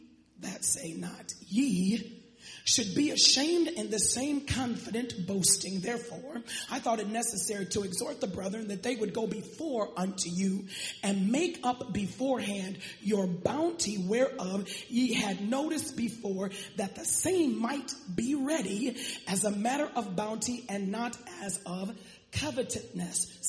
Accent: Chicago, Illinois, United States; I'm from Chicago.

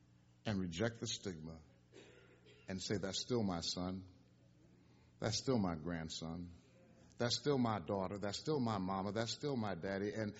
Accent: Philadelphia, Pennsylvania, United States; I'm from Philly.

